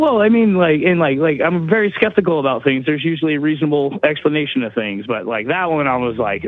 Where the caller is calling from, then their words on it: Eugene, Oregon, United States; also born or lived in Reno, Nevada; from Eugene.